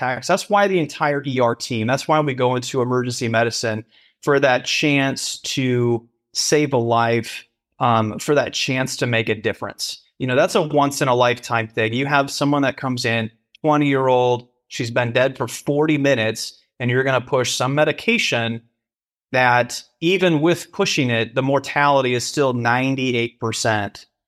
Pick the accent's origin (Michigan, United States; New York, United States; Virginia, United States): Michigan, United States; Fremont; There was a news outlet in my hometown of Fremont, Michigan, that had heard about it.